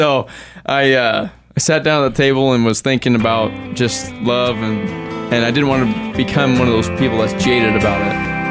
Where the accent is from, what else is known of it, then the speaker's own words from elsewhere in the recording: Washington, United States; Yeah, I grew up in Lincoln County on a 17,000-acre cattle ranch in Washington State.